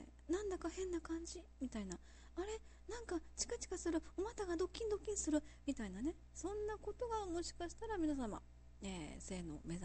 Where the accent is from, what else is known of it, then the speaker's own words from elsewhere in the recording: Kansai, Japan; 関西生まれ関西育ち